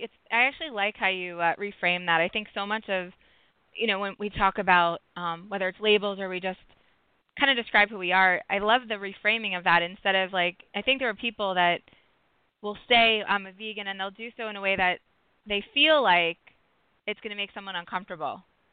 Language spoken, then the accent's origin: English; Rockville, Maryland, United States; So I am definitely a suburban girl. I grew up in Rockville, Maryland, which has become almost like a mini city, although it was definitely more of a suburb when I was there.